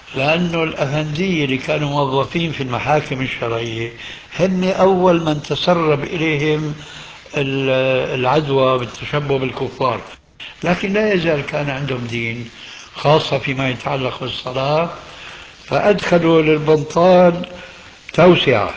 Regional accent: Syria; كانوا عندنا في الشام يسمونها بالبنطلون الإفرنجي

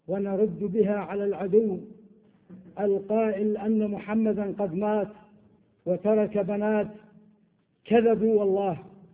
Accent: Iraq; وأنا آت من العراق، ولم أسمع به كمحاضرا من قبل

